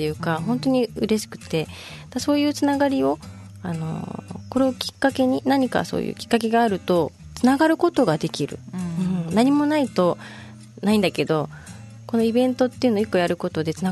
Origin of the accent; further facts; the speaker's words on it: Tokyo, Japan; now in Okinawa, Japan; 自分の出身の東京とこの素晴らしいこの第二の故郷の沖縄をつなげたいっていうのがあるので